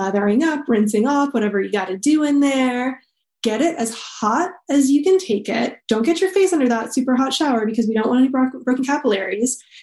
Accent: Germany; I learned this growing up in Germany and again in a recent hydrotherapy class I was taking.

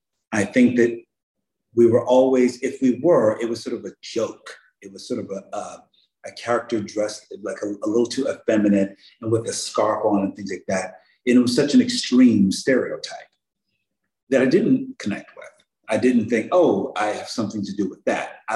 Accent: Philadelphia, Pennsylvania, United States; I would say happy. I grew up very working class family in Philadelphia with older brother, older sister

